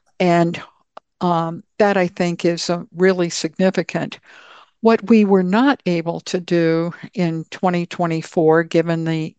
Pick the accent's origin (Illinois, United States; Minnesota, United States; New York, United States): Minnesota, United States; what I want as a Minnesotan for the future of our state.